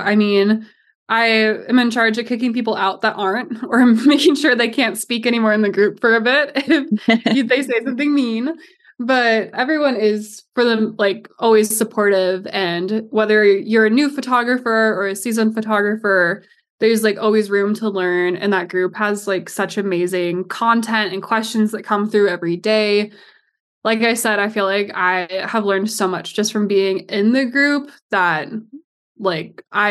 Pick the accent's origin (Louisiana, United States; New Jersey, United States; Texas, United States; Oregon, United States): Oregon, United States; now in Utah, United States; I'm an elopement and seniors photographer based in Utah. I grew up in Oregon